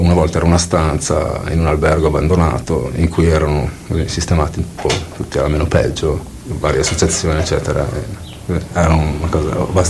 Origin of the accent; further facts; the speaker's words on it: Bruneck, Trentino-Alto Adige, Italy; now in Bolzano, Italy; E poi sono cresciuto a Brunico e ho sempre frequentato una scena, una situazione mista dal punto di vista linguistico, mentre trovandomi, vivendo a Bolzano da ormai 10 anni